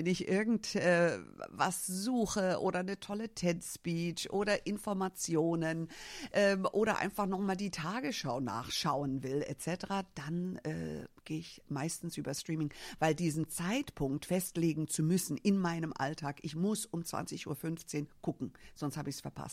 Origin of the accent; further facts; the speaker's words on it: Germany; born there; ich bin als Amerikanerin hier in Deutschland geboren, habe aber, obwohl ich hier geboren bin, keine deutsche Staatsbürgerschaft leider.